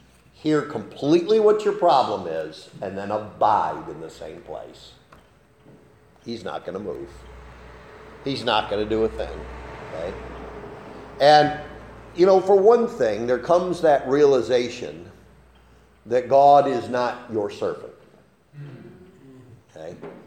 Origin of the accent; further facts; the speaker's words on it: United States; But I mean, I grew up hungry in America.